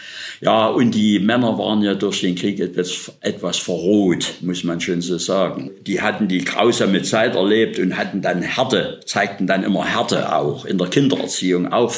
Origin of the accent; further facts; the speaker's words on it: Chemnitz, Saxony, Germany; born there; Ich bin in Chemnitz geboren, am 11. März 1940.